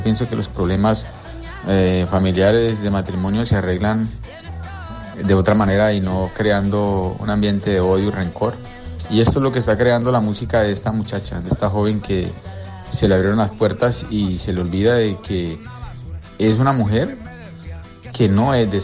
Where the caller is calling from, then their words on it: Colombia; soy de Colombia